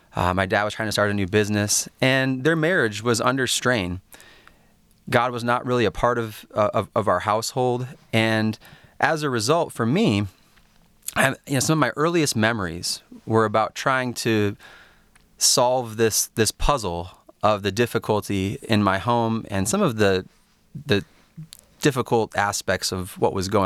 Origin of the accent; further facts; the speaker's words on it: Royal Oak, Michigan, United States; Yes, so I did. I grew up in Royal Oak. It was honestly a great space, a great neighborhood